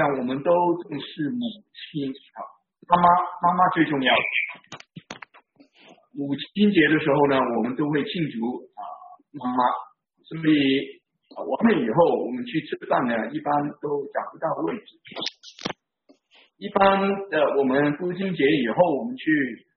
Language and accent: Chinese; Hong Kong; 我是从香港来的